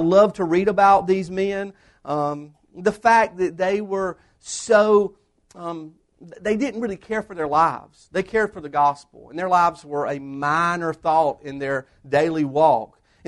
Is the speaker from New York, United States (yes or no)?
no; Whitmire, South Carolina, United States; I grew up in Whitmire, South Carolina, in the upstate Newberry County. I was the son of a mill worker and a mill family, textile mill family. I graduated from Whitmire High School, and we had 52 people in our graduating class.